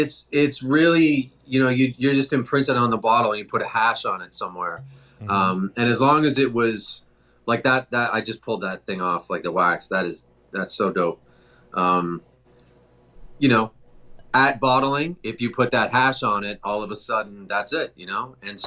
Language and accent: English; Toronto, Ontario, Canada; I'm from Toronto originally.